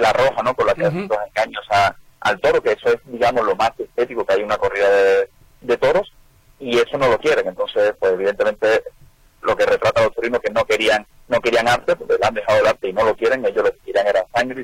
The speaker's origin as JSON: {"language": "Spanish", "town": "Seville", "region": "Andalusia", "country": "Spain", "said": "Yo soy de Sevilla, soy originario de Sevilla, de España, que es una de las ciudades más taurinas del mundo"}